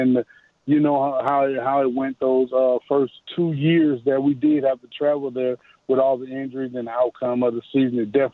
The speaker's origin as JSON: {"language": "English", "town": "Chicago", "region": "Illinois", "country": "United States", "tie": "born or raised there", "also_born_or_lived": "Milwaukee", "said": "I grew up in the Chicago area, Milwaukee area"}